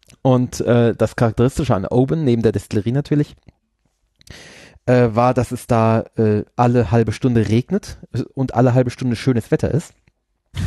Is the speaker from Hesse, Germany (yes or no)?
yes; Frankfurt, Hesse, Germany; wir sind auch damit aufgewachsen im Endeffekt, dass wir uns durchs Bahnhofsviertel bewegen und dass wir da zwischen Junkies herumlaufen